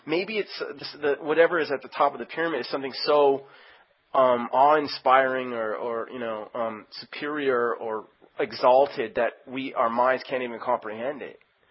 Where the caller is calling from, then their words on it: Manchester, North West England, United Kingdom; I'm actually calling from Manchester, England